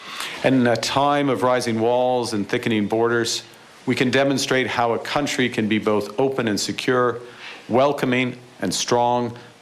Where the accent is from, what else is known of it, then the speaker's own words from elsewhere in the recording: Canada; Canada thrives because we are Canadian.